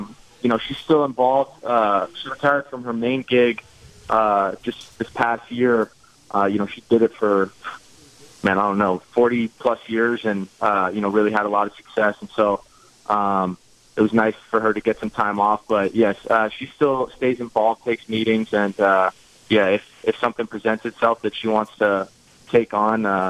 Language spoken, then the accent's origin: English; California, United States; Yeah, I grew up in California.